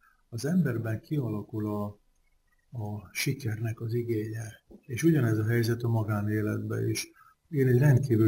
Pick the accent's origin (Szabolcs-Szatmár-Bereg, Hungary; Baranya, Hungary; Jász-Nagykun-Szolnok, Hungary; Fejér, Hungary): Baranya, Hungary; Pécs; Ez Pécset volt, én pécsi vagyok gyárilag.